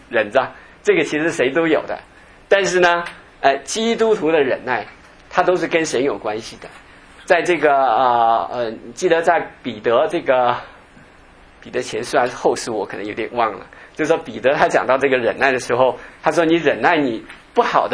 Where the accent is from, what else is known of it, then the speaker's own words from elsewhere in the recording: Jiangxi, China; moved away as an adult; also born or lived in Harbin; 我们那时候就是80年代上大学的时候因为我在哈尔滨上学，我们老家在江西